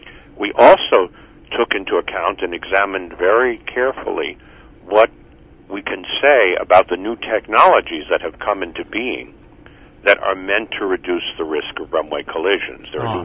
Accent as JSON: {"language": "English", "town": "Brooklyn", "region": "New York", "country": "United States", "said": "I'm from Brooklyn"}